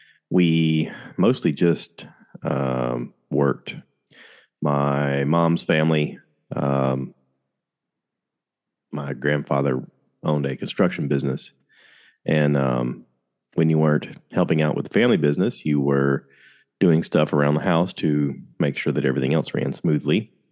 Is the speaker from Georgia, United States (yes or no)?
yes; Georgia, United States; also born or lived in South Carolina; I am originally from Georgia and have been living in South Carolina for most of my life.